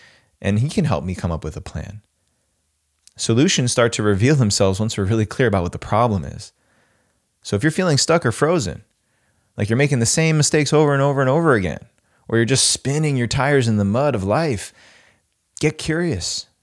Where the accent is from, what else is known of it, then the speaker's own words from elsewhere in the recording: Northeast, United States; when I grew up in the Northeast, you'd see people get stuck in the snow.